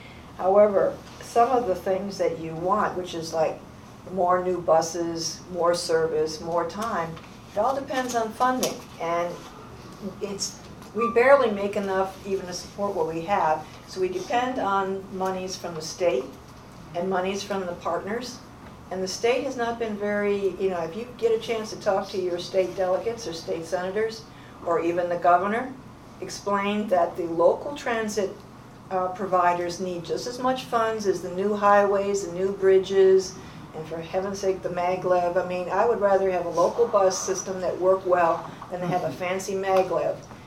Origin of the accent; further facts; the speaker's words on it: Greenbelt, Maryland, United States; Since I'm from Greenbelt, there's only a couple of routes that go from my area, which is College Park, Greenbelt.